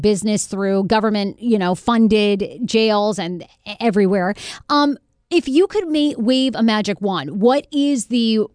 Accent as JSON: {"language": "English", "region": "Maine", "country": "United States", "tie": "born or raised there", "said": "I was born in Maine, you know, grew up, it was all white people."}